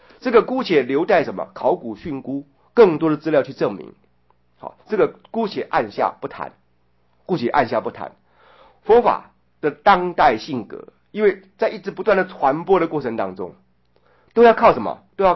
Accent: Taiwan; 我们台湾人

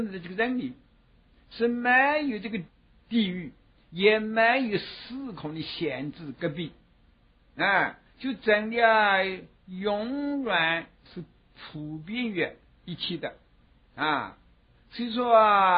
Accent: China; 那么现在说过我们中国人啊特别欢喜阿弥陀佛

